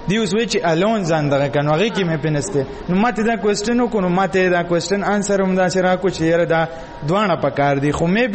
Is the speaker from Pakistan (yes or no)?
yes; Peshawar, Khyber Pakhtunkhwa, Pakistan; now in Lahore, Pakistan; زه ایم سی کالج کې سبق ویم لاهور کې د پولیټیکل ساينس سټوډنټ ایم د ایم فیل او زه د پېښور اوسیدونکی یم